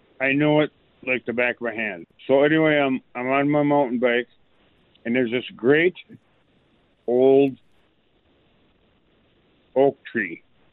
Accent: Green Bay, Wisconsin, United States; Okay, so I grew up in Green Bay. I'm born in Green Bay, really. Beards Creek.

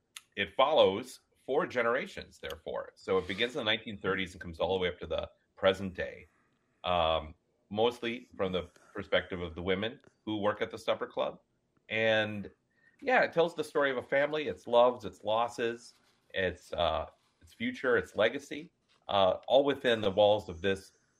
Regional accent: Hastings, Minnesota, United States; It was right across the river from where I grew up in Hastings, and wonderful place.

